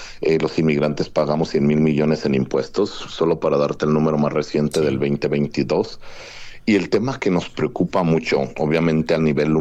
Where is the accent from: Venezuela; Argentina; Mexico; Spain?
Mexico; Guanajuato; Es conocido que yo soy guanajuatense